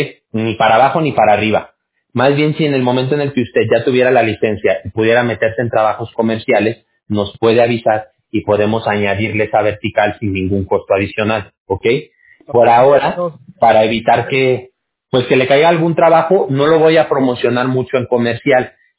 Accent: Mexico; born there; first language Spanish; yo también el inglés lo hablo, pero si a mí me tienen que explicar algo, yo prefiero en español, porque pues yo nací en México. Entonces, yo, mi primer idioma va a ser el español todo el tiempo, ¿no?

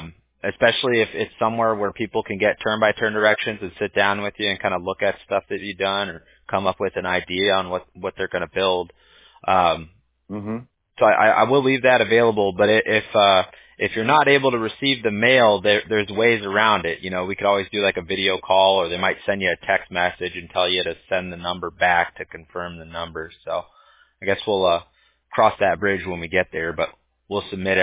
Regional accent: Newport Beach, California, United States; I grew up in Newport Beach in Southern California.

